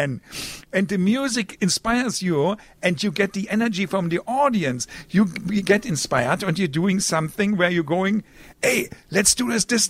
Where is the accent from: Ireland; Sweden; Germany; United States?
Germany; English is a second language; we wanted to show the people that we here is a new generation growing up in Germany.